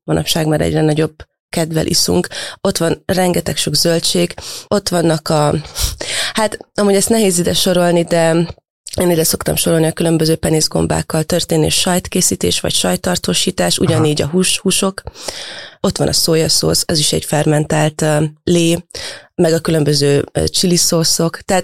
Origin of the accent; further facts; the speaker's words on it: Transylvania, Romania; otthon is, mert én egyébként erdélyi vagyok